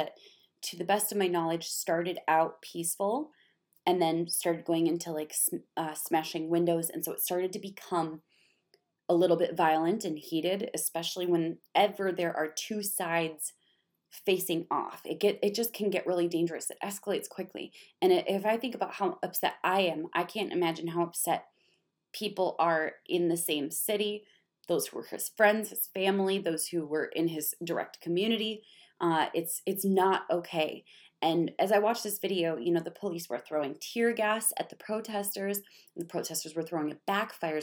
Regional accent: Minnesota, United States; I watched the video of something that happened in my home state of Minnesota

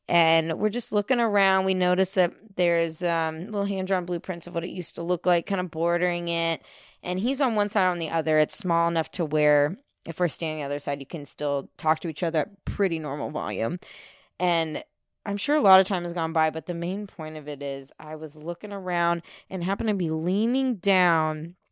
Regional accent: Santa Rosa, California, United States; I'm from Sonoma County. I'm from Santa Rosa. Hello, 707. What's up?

